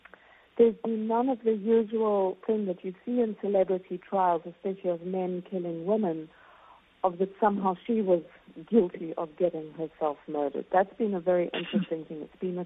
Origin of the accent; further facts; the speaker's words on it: South Africa; And as a South African